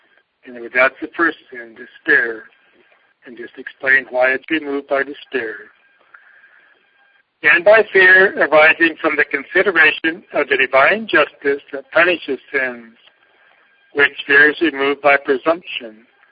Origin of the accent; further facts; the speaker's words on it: Cottonwood, United States; As our parish priest told us when I was a youngster growing up in Cottonwood